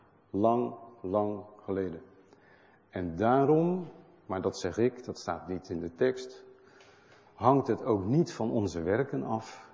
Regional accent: Netherlands; Maar ik ben Nederlander, dat is niet zo interessant.

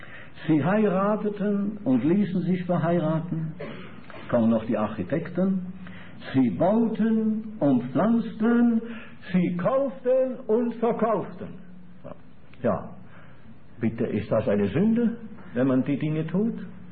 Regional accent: Switzerland; Ich als Schweizer darf ja ganz bescheiden fragen, euch deutsche Geschwister

